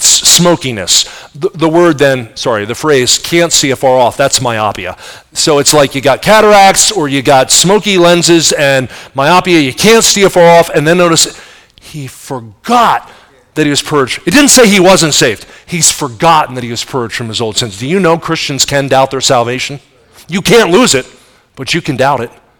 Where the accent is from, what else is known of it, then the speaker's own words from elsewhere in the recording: Pennsylvania, United States; I grew up near Philadelphia.